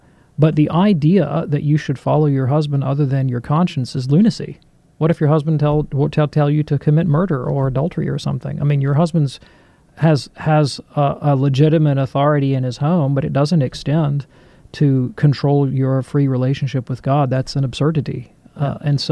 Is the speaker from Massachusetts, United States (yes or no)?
no; Alabama, United States; you're from Georgia, I'm from Alabama. I mean, this is Baptist country down here